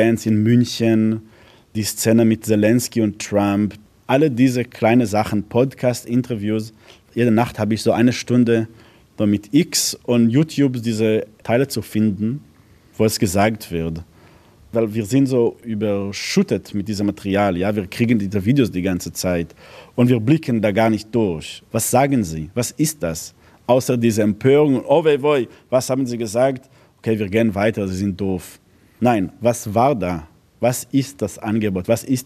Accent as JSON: {"language": "German", "country": "Israel", "said": "Ich komme aus Israel"}